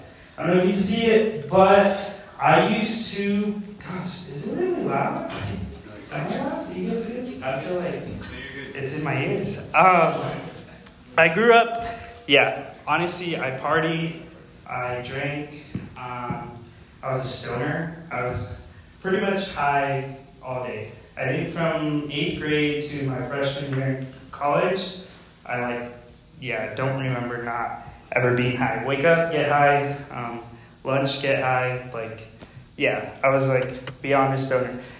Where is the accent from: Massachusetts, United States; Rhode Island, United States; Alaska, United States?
Massachusetts, United States; born there; I was born here in Massachusetts